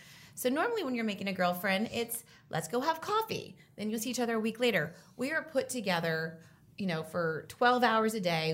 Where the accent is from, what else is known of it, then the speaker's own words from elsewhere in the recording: California, United States; because I grew up in Orange County